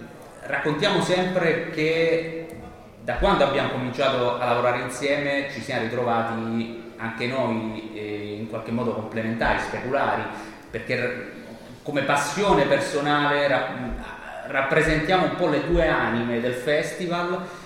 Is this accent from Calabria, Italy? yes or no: yes; Calabria, Italy; io vengo dalla Calabria, quindi ne sentivo parlare da ragazzo, da giovane appassionato di film horror, di letteratura dell'orrore